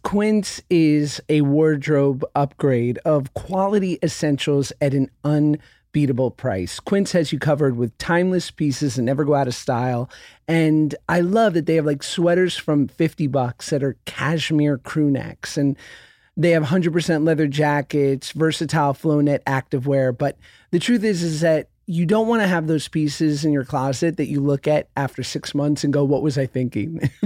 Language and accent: English; New York, United States; I come from a long line of Jew Northeasterners. I feel a love and a connection for New York